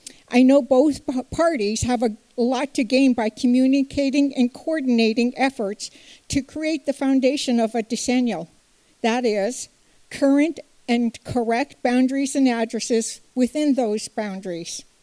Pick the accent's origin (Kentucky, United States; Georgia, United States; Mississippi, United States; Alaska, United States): Alaska, United States; I was born and raised in Southeast Alaska. As with tradition, my siblings and I grew up at the feet of our maternal grandparents, grandaunt, and uncle, learning Tlingit TLC at the village.